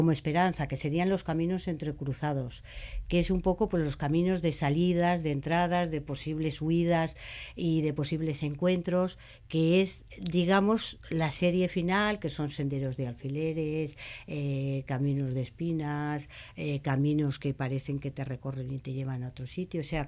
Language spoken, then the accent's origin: Spanish; Madrid, Community of Madrid, Spain; now in Cuenca, Spain; porque yo soy de Madrid, no soy de Cuenca, entonces yo fui por el azar y bueno, pues me quedé ahí.